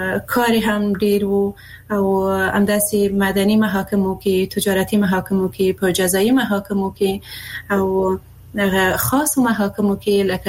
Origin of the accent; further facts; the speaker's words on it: Afghanistan; زه د افغانستان یو هغه میرمن یم